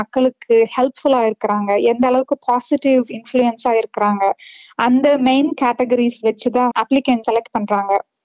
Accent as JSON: {"language": "Tamil", "town": "Coimbatore", "region": "Tamil Nadu", "country": "India", "tie": "born or raised there", "moved": "as an adult", "lives_now": "Australia", "said": "ஒரு சாதாரண பொண்ணுதான். நான் பிறந்து வளர்ந்தது எல்லாமே இந்தியா, கோயம்புத்தூர்ல தான் நான் பிறந்து வளர்ந்தேன். அதுக்கப்புறம் திருமணமாகி ஆஸ்திரேலியாவுக்கு வந்தேன்."}